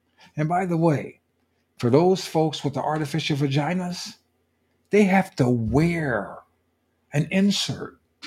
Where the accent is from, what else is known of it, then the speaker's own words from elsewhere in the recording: California, United States; The Democrats in my home state, my former home state of California